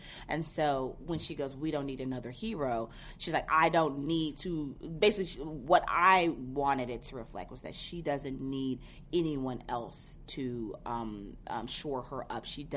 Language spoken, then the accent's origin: English; Tennessee, United States; I'm from Tennessee and she's from Tennessee